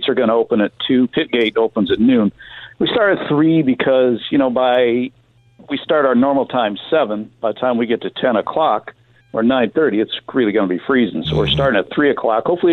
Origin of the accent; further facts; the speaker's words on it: Michigan, United States; So, you know, racetracks out here, growing up in Michigan, we couldn't even dream of this.